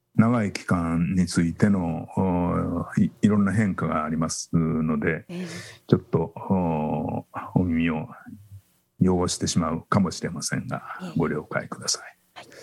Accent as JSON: {"language": "Japanese", "region": "Tokyo", "country": "Japan", "tie": "born there", "said": "で、東京生まれなんですけれども、この父親が東京で仕事をしていて、同居をずっとしてたわけですけれども"}